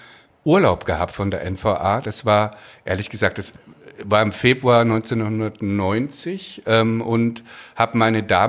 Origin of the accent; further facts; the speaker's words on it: East Germany, Germany; ich als Ossi